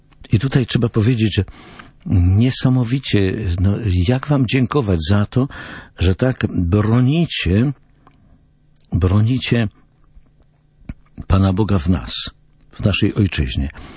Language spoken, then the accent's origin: Polish; Pomeranian Voivodeship, Poland; born there; Urodziłem się na wiosce na Kaszubach.